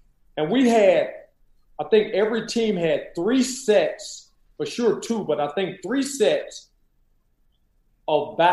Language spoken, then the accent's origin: English; Louisiana, United States; Really didn't work out a lot when I was growing up in Louisiana.